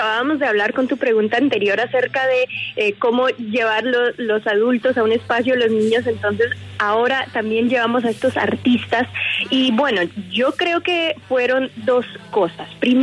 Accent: United States; born there; yo nací en Estados Unidos, hija de padres bogotanos, pero toda la vida me inculcaron que había que seguir hablando el español.

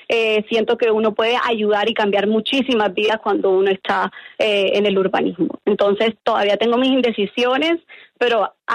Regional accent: Barranquilla, Atlántico, Colombia; Súper bien, como toda barranquillera, sabrosura pura.

